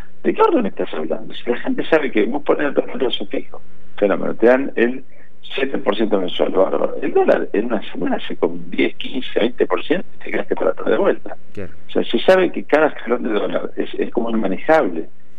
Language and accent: Spanish; Argentina; ambos somos argentinos, ambos vivimos acá